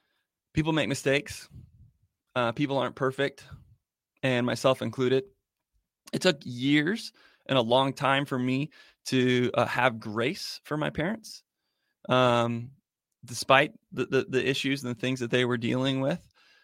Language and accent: English; Arizona, United States; Yeah, I grew up on a farm in Arizona. It was a dairy farm.